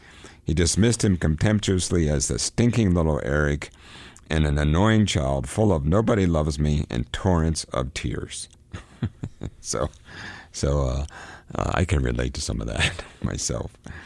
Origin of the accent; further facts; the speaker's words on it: Johnstown, Pennsylvania, United States; I grew up in Johnstown, Pennsylvania. We were in the foothills of the Allegheny Mountains.